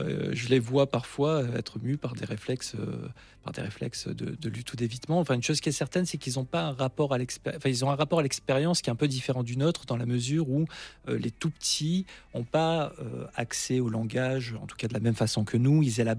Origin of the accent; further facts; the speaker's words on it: Nancy, Grand Est, France; moi je suis de Nancy